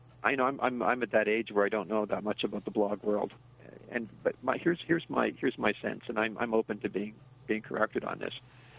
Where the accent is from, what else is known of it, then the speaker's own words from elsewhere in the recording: British Columbia, Canada; moved away as an adult; now in United States; But I was from Canada. I was from the University of British Columbia. Mm-hmm. So I moved down to the United States for graduate school in 1976.